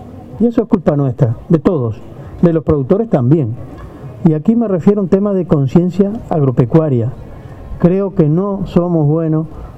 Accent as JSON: {"language": "Spanish", "country": "Uruguay", "said": "a veces yo creo que somos muy uruguayos, ¿verdad?"}